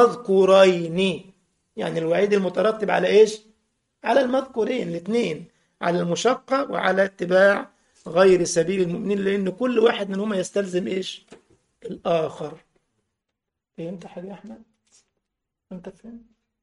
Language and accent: Arabic; Egypt; احنا عندنا في مصر بيقولوا كده